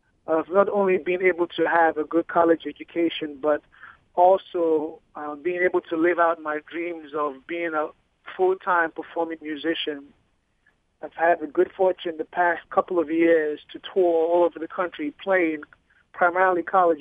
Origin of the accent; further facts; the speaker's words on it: Nigeria; born there; I'm actually from, I was born in Nigeria, in West Africa.